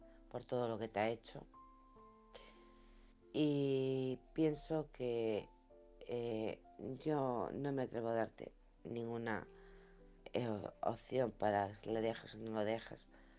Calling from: Alcorcón, Community of Madrid, Spain; de Alcorcón.

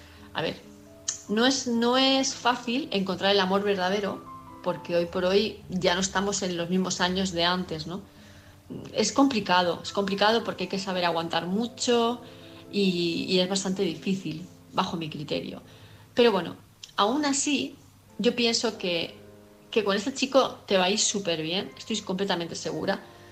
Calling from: Palma de Mallorca, Balearic Islands, Spain; de Palma de Mallorca

